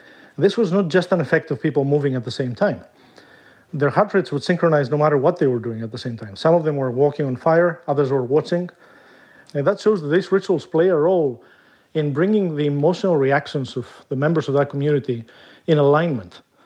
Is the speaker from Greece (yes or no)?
yes; Greece; whenever I go back to my home country, which is Greece